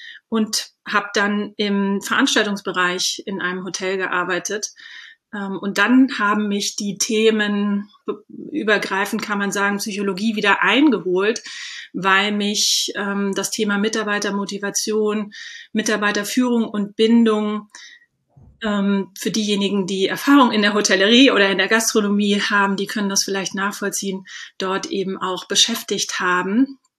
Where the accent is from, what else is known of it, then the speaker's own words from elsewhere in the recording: Southern Germany, Germany; Ich komme ursprünglich auch aus Süddeutschland